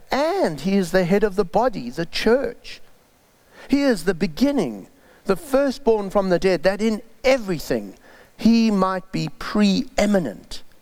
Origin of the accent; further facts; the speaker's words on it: South Africa; I grew up in South Africa